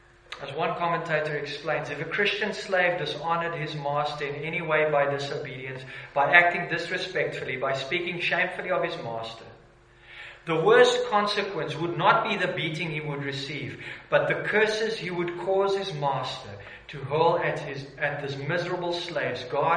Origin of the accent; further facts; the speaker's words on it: South Africa; I'm still a South African.